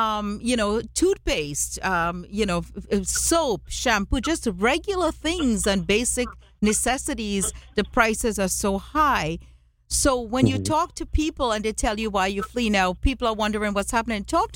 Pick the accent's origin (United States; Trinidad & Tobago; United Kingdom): Trinidad & Tobago; I grew up in Trinidad and Tobago